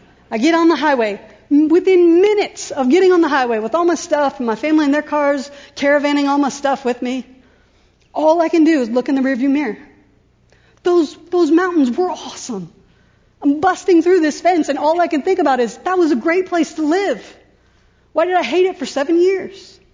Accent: Columbus, United States; I grew up in Columbus, and the whole time I was growing up, I loved the city of Columbus

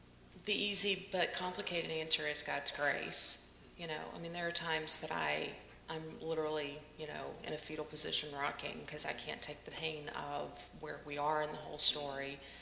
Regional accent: Mobile, Alabama, United States; because I am from Mobile, Alabama.

